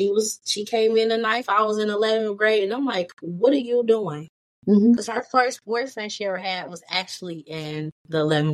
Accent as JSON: {"language": "English", "town": "Detroit", "region": "Michigan", "country": "United States", "said": "And we're from Detroit, so they stay up there."}